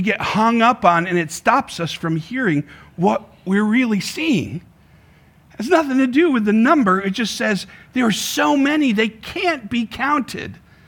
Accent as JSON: {"language": "English", "town": "Woodbury", "region": "Connecticut", "country": "United States", "tie": "born or raised there", "said": "when I was a kid growing up in Woodbury, Connecticut, I worked on a sheep farm with some friends."}